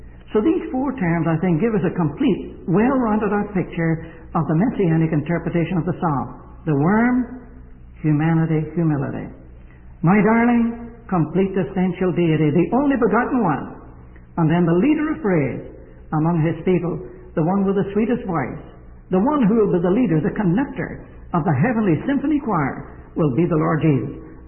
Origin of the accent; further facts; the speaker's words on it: Ireland; I hope I'm not, although I'm an Irishman.